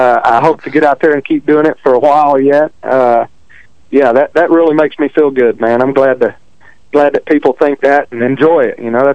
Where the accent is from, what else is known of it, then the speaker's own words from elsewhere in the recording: Texas, United States; accent: country; because I grew up in Texas, and I got the country accent, and I live in the country and stuff